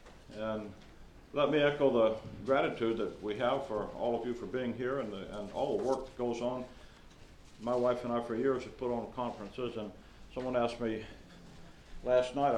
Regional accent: Alabama, United States; now in Chicago, United States; I'm from Alabama originally. When we moved to Chicago

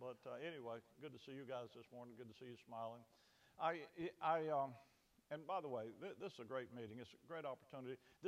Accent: Alabama, United States; now in Illinois, United States; It is hard to believe it's been all these many years since we moved to Illinois from Alabama.

